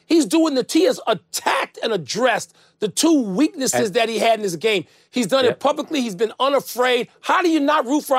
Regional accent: Chicago, Illinois, United States; Luckily, being a Chicagoan, I might get let off the hook if Coach K, who does watch sometimes, sees this.

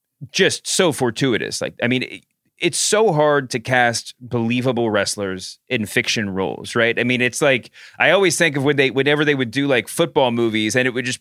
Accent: Southern United States, United States; and by the way, I just want to say, as the Southerner, the resident Southerner in this conversation, I don't have quite the aversion to put on Southern accents that I know you do for Boston accents.

